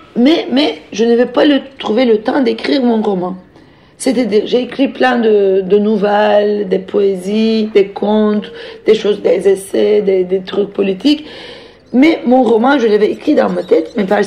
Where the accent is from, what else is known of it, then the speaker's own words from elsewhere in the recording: Turkey; moved away; je suis partie de Turquie du jour au lendemain avec un petit sac, sans rien amener avec moi.